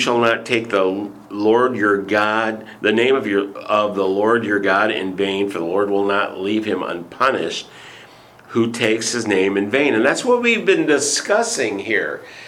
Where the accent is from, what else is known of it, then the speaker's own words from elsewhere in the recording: Michigan, United States; I was primarily a voice actor because I'm from Michigan and I don't have an accent.